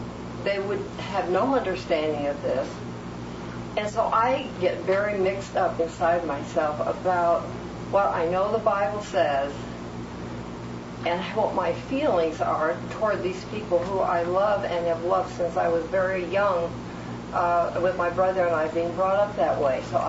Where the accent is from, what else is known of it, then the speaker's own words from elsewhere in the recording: Tucson, Arizona, United States; I was brought up in Tucson, Arizona on a ranch and lived with Indians and Mexicans all around me and went to school with them.